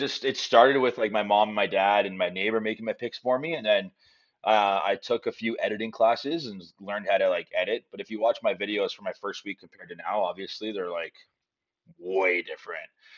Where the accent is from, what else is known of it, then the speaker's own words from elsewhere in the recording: Yarmouth, Nova Scotia, Canada; Yeah, so I started this journey in Nova Scotia. Day one was in Yarmouth, my hometown, and then this day two was Halifax and so on and so forth.